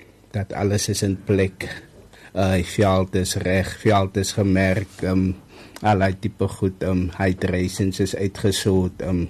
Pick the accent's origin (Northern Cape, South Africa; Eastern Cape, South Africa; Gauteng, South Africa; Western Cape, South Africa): Western Cape, South Africa; Wellington; spronkelijk van Wellington.